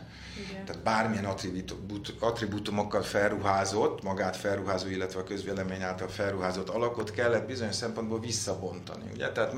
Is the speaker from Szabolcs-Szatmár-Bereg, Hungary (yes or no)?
no; Budapest, Hungary; ahol én is nőttem, nevelkedtem, tehát ez a Móricz Zsigmond körtelés környéke